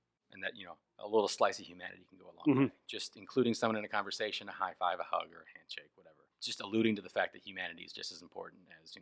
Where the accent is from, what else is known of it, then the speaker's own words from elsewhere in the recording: Aurora, Illinois, United States; like when I emailed Aurora, Colorado, I said, I'm from Aurora, Illinois.